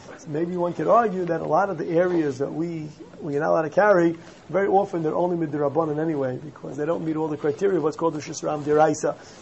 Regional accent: Riverdale, New York, United States; I grew up still without an Erev. There was not an Erev. I grew up in Riverdale, and the Erev was built. I was about 11, 12 or so when the Erev was constructed

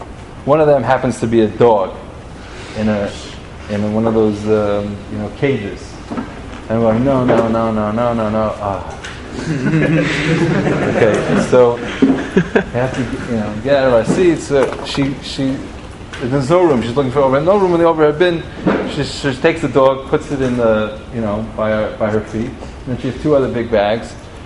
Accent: New York, United States; I'm a New Yorker. Just move on, right?

